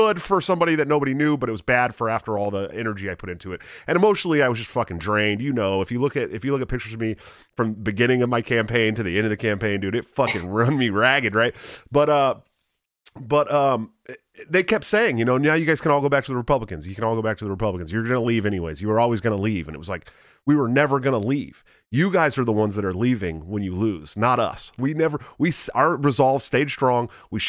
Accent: Oakland, California, United States; Clint's from like, you know, like the really rich part of San Diego or Southern California, and I'm from Oakland.

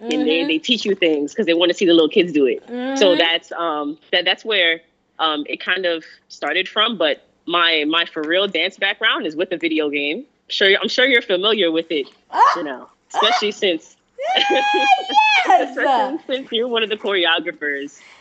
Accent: New York City, New York, United States; now in Los Angeles, United States; I am from New York originally. I was born in the Bronx. Hey. Now currently living in Los Angeles.

